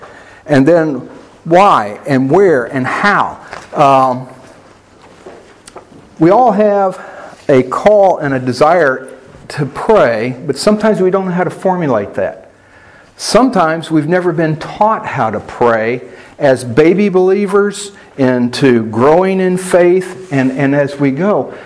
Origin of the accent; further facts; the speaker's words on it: Oklahoma, United States; I'm from Oklahoma, so persimmon trees are just bitter and nasty and ucky, right?